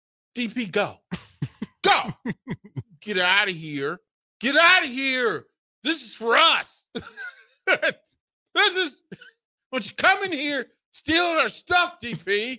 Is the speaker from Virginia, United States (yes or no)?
yes; Virginia, United States; I'm from Virginia. I'm more southern than Nebraska, sir. I'm more country than Nebraska is country.